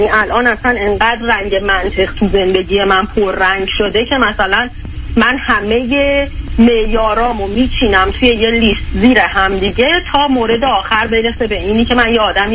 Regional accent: Iran; moved away; من فکر کردم من از ایران میام بیرون خیلی زندگی بهتری میکنم

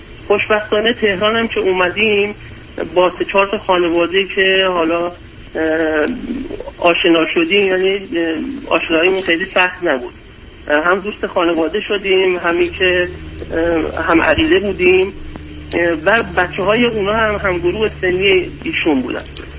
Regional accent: Iran; moved away as an adult; ما یه خانواده 4 نفره هستیم که تقریبا 2.5 پیش از ایران اومدیم بیرون. حدود 14-15 ماه ترکیه بودیم. الان 13-14 ماه اینجا هستیم.

